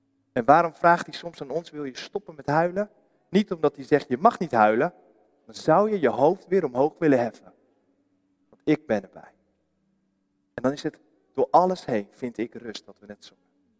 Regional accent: Putten, Gelderland, Netherlands; Laatst in ons dorp, ik kom uit Putten, was er een begrafenisstoet.

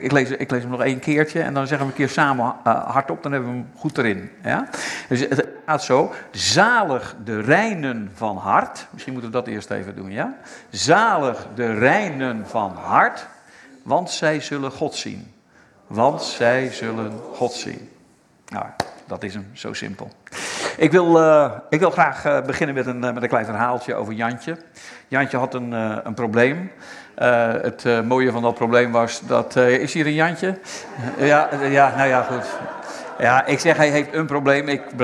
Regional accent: Veenendaal, Utrecht, Netherlands; Ik kom uit Veenendaal, zoals de meesten van jullie weten.

